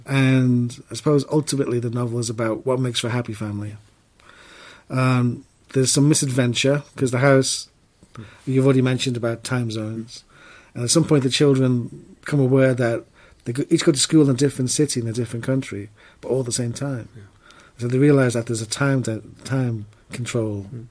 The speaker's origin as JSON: {"language": "English", "town": "Liverpool", "region": "North West England", "country": "United Kingdom", "tie": "born or raised there", "lives_now": "Kent, United Kingdom", "said": "I'm 62. I was born in the 50s. And so I grew up in Liverpool in the 60s, 70s, early 80s. And it was a very deprived city then, at that time."}